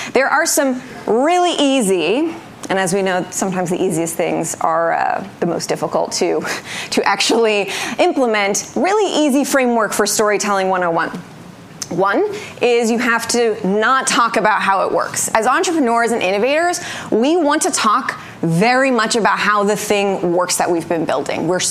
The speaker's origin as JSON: {"language": "English", "town": "Pasadena", "region": "California", "country": "United States", "tie": "born or raised there", "said": "I grew up here in Pasadena, born and bred. I went to Mayfield Senior. I went to Chandler School, where I was yesterday, living out my memories of awkwardness, but very dramatic nonetheless."}